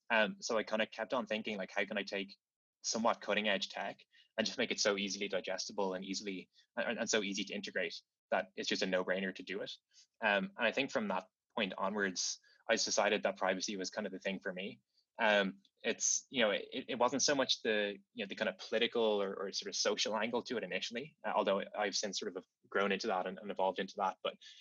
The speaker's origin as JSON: {"language": "English", "town": "Dublin", "region": "Leinster", "country": "Ireland", "tie": "born or raised there", "said": "So I grew up in Dublin City, like not too far from the city center."}